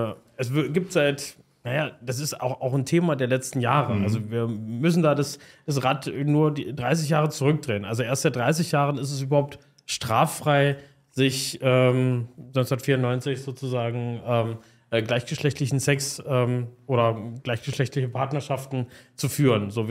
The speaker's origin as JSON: {"language": "German", "town": "Stendal", "region": "Saxony-Anhalt", "country": "Germany", "tie": "born or raised there", "also_born_or_lived": "Osterburg", "said": "Ich komme aus einer Kleinstadt, ich komme aus Stendal, ursprünglich geboren in Osterburg und dann in Stendal aufgewachsen"}